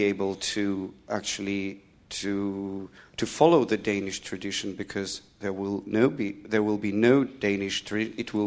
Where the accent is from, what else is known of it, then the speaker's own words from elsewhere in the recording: Russia; English is a second language; I'm coming from Russia. And actually, I can't tell you how poor life is in Russia in terms of radio, because we don't have any storytelling, we don't have any features.